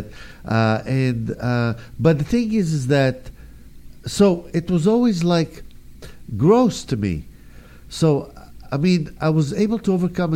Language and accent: English; Israel; When I grew up in Israel and most things are kosher, at least there were a lot more than now.